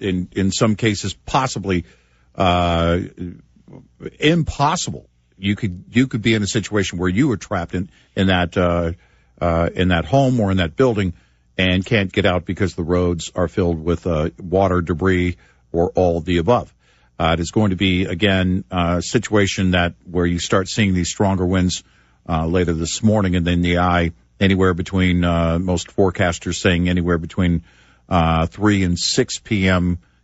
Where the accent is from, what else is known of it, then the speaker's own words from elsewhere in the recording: Tornado Alley, United States; Knowing and growing up in Tornado Alley, you understand that often there is little to no warning for those tornadoes